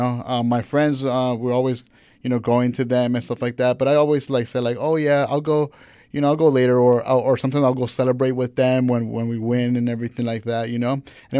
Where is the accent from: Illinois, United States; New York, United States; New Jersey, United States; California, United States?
California, United States; Long Beach; I'm born and raised in Long Beach, and I've been in L.A. for like the past like 10 years now.